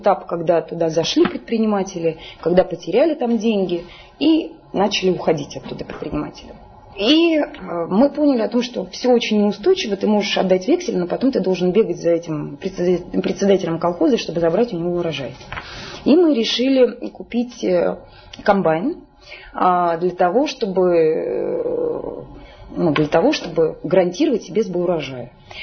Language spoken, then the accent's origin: Russian; Lipetsk, Lipetsk Oblast, Russia; also born or lived in Magadan; мы из Липецкой области, мы не родились в Липецке, мы приехали, у нас папа из Омска, мама из Молдавии, родились мы в Магадане.